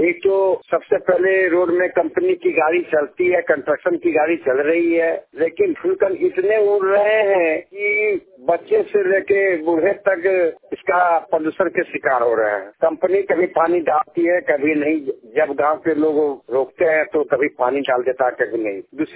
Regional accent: Basatpur, Jharkhand, India; से जसेडी थाना पंचायत धरवाली ग्राम बसतपुर का रहने वाला हूँ।

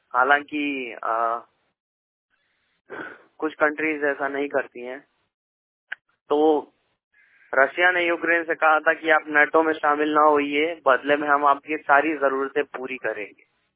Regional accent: Ludhiana, Punjab, India; और मैं पंजाब से हूँ, लुधियाना से।

